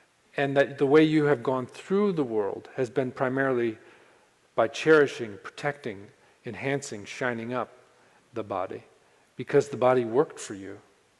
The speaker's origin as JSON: {"language": "English", "region": "Wisconsin", "country": "United States", "tie": "born or raised there", "said": "growing up in Wisconsin as a young boy"}